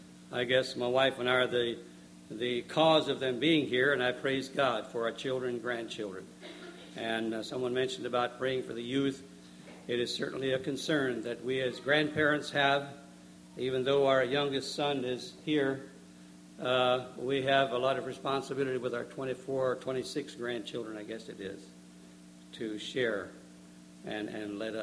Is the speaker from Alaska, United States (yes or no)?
no; Paris, Tennessee, United States; We are from Paris, Tennessee, or Cottage Grove, to be exact, as far as our post office.